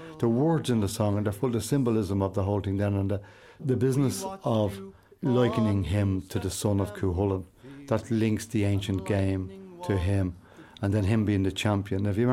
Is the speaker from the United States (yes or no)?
no; Dublin, Leinster, Ireland; even though I was born and reared in Dublin.